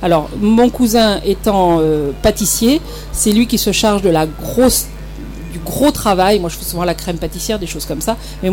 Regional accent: Itsassou, Nouvelle-Aquitaine, France; Donc moi je viens du Pays Basque d'Itsassou, le village de la cerise noire.

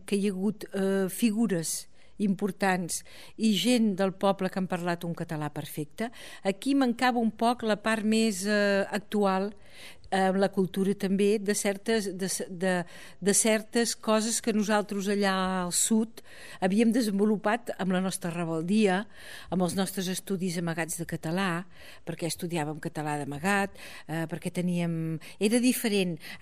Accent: Catalonia, Spain; nosaltres hi ha moltes coses que encara no tenim com a espanyols, com a catalans espanyols del sud

